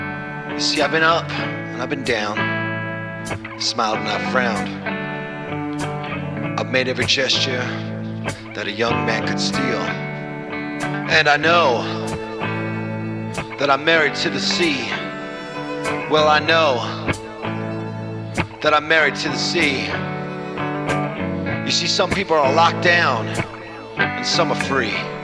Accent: Campbell, California, United States; I'm from Campbell, California. You might know that by now. I'm of Danish descent.

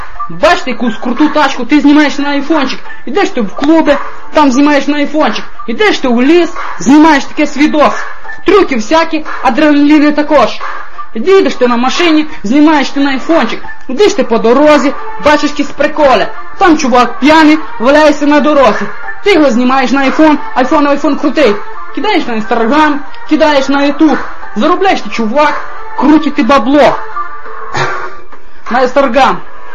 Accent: Volosovo, Leningrad Oblast, Russia; я з Волосова

